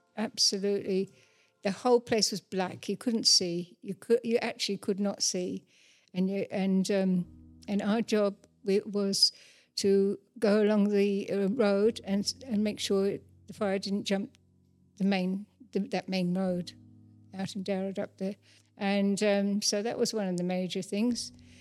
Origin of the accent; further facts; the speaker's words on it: Ireland; moved away; I came to Nanap from Ireland, straight from Ireland, off the plane